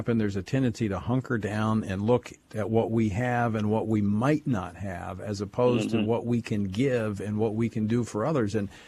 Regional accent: Louisiana, United States; faced with these various natural disasters in my home state of Louisiana

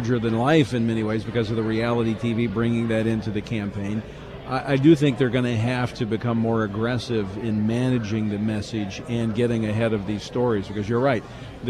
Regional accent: Ohio, United States; born there; A lot of folks don't know this, but I was actually born in Ohio. I'm a native of the Buckeye State. Was born outside of Cincinnati

